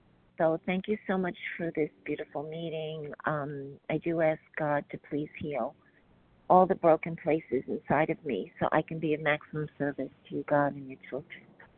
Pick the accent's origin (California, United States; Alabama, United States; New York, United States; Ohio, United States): New York, United States; New York.